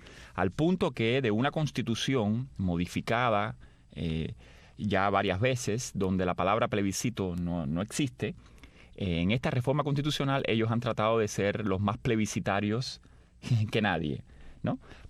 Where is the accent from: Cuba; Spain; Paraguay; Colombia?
Cuba; moved away; como tantos cubanos que estamos fuera de la isla